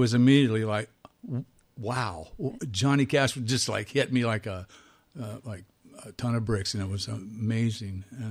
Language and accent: English; Florida, United States; I'm from Florida, so there's a lot of hurricanes going on right now as we speak. And in my childhood, we grew up just about every other week.